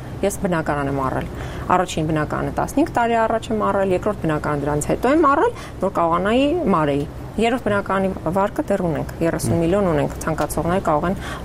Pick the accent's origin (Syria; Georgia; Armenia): Armenia; Vardenis, Gegharkunik; եւ Վարդենիսից եկել եմ, մենակ ինքնուրույն աշխատել եմ